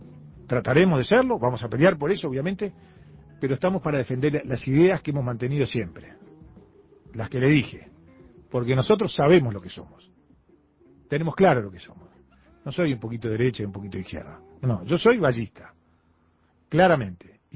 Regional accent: Uruguay; somos los uruguayos que vivimos en Uruguay.

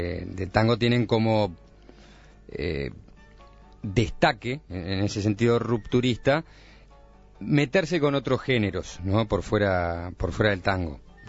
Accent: Uruguay; Yo le dije, bueno, yo soy uruguayo.

